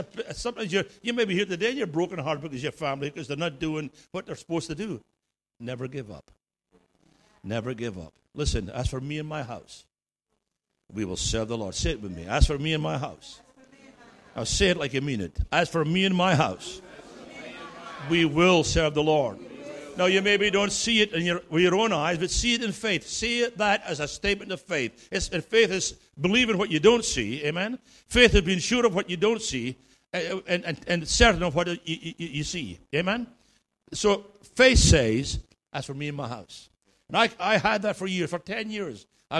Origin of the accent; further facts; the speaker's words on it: Scotland, United Kingdom; now in United States; this is how Scottish people do it, right? We're not Americans. We live in America, but we're still Scottish.